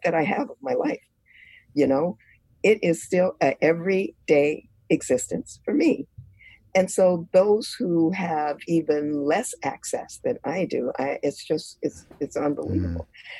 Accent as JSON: {"language": "English", "country": "United States", "tie": "born or raised there", "said": "as a Black woman growing up in America, with a very beautiful, loving family"}